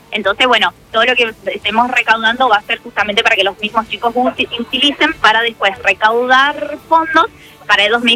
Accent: Malargüe, Mendoza, Argentina; de Malargüe

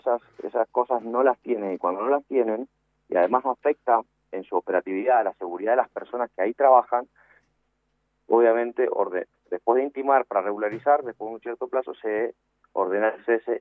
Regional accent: Mendoza, Argentina; Somos mendocinos que hacemos actividad extractiva petrolera hace décadas

